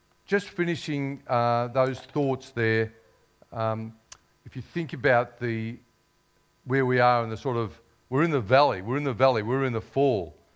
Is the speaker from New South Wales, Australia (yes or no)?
no; Ballarat, Victoria, Australia; I'll just recount one thing that I recall growing up in Ballarat.